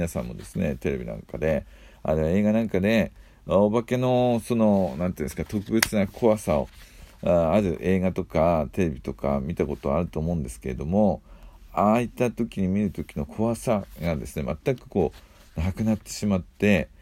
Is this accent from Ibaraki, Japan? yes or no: yes; Ibaraki, Japan; 私の田舎はダッペダッペっていう方言のダッペってわかります？ないないダッペよとかないないダッペっていうそういう方言の呼ばれる県ですね。テレビドラマのひよっこっていう有名になった地域の近くだったですね。